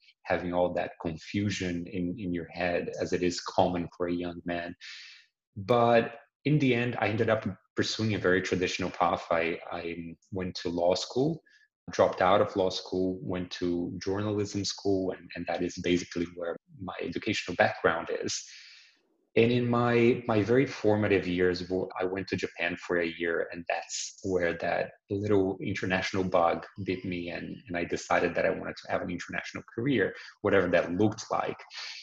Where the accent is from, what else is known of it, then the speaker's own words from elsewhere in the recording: Brazil; Dave, I was born and raised in Brazil, middle-class family.